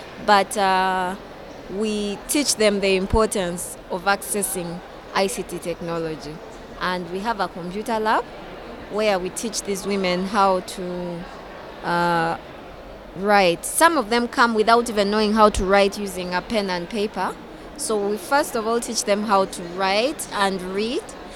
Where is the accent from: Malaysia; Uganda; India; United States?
Uganda; I'm coming from Uganda.